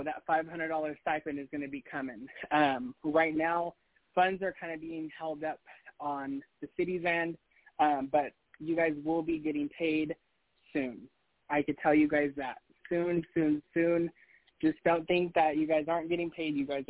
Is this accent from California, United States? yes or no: yes; West Sacramento, California, United States; I'm from West Sacramento, born and raised.